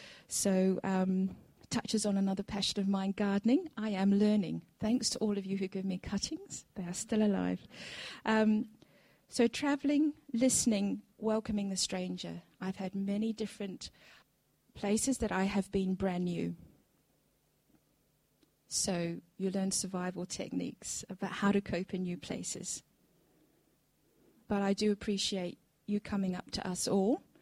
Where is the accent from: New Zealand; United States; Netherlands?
New Zealand; So even though I'm a New Zealander, I'm starting to look for greenery.